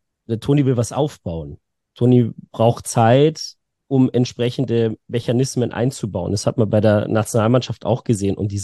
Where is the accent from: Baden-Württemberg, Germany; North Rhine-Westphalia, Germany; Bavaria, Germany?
Bavaria, Germany; Munich; wir als Münchner